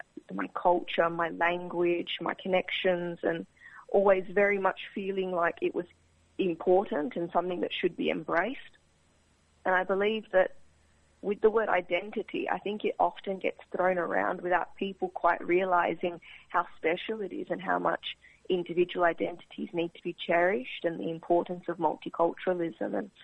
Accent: Australia; both as an Australian and as a Macedonian youth.

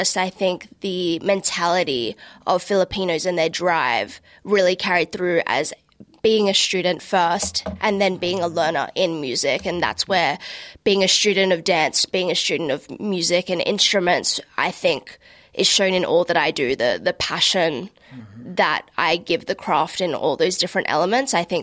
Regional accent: Sydney, New South Wales, Australia; Yeah, so I'm born and raised in Sydney, but my mom's family is from Nueva Ecija, and my dad is from Ilocos Sur, so I'm also Ilocano.

